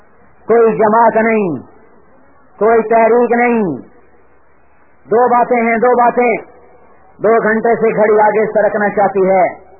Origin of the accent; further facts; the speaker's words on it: Multan, Punjab, Pakistan; میرا ضلع ملتان ہے, اب خانے والا بن گیا